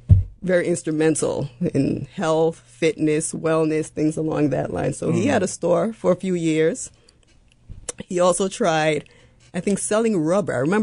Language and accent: English; New York City, New York, United States; Born and raised in the Bronx